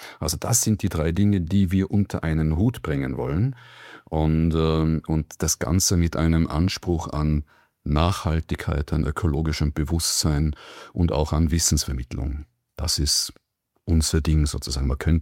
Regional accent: Tyrol, Austria; wie komme ich aus Tiroler zum Profisegeln

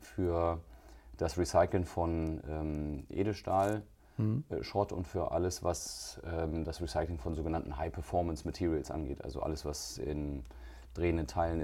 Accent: North Rhine-Westphalia, Germany; Du bist ein Kind des Ruhrgebiets, ich bin des Rheinlands, ja, aber ich bin danach nach Bayern gegangen zum Studieren

